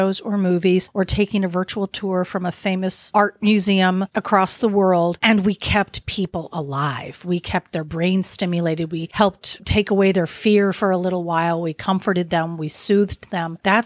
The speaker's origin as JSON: {"language": "English", "town": "Cincinnati", "region": "Ohio", "country": "United States", "tie": "born or raised there", "said": "I grew up in Cincinnati, and it was really great to grow up with all the culture that we had there."}